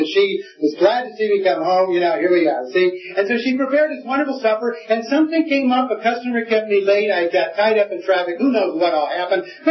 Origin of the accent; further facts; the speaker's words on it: Scotland, United Kingdom; now in United States; maybe it's because I'm a Scotsman, I'm not sure. I may help. And I live in a Dutch community